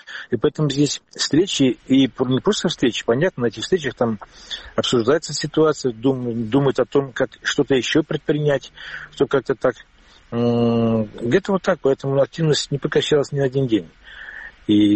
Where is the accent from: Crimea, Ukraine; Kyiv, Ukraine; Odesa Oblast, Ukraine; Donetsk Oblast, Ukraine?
Crimea, Ukraine; А, ну, сказать, что только достается нам, крымским, это неправда, конечно.